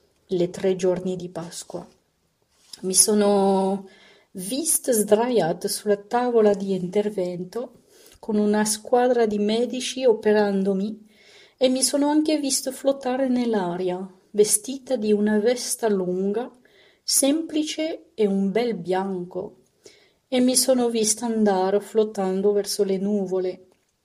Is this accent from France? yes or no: yes; France; now in Italy; sono sposata a un italiano, vivo in Italia dal 2009. Io sono nata e cresciuta in Francia, sono di origine del Marocco. I miei genitori mi hanno cresciuto nella loro fede, insegnandomi la loro religione, cioè la religione musulmana.